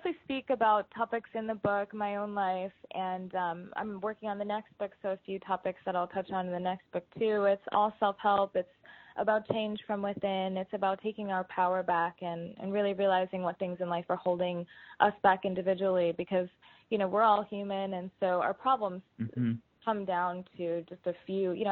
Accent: New York, United States; I grew up in New York. My road trip out from New York to California

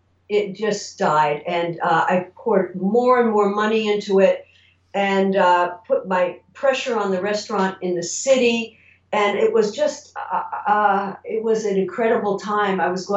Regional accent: Great Neck, New York, United States; moved away as an adult; also born or lived in Rome; I grew up in Great Neck and modeled and in high school, and afterwards moved in the city for a year and did more modeling and dancing. And then at 19, I went to Europe in Rome.

